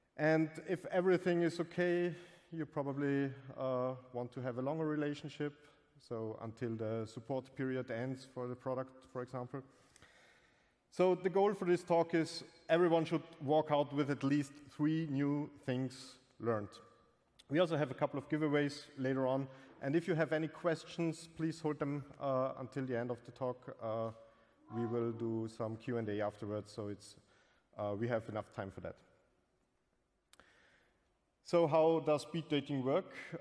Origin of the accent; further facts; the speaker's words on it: Vienna, Austria; I'm from Austria, Vienna.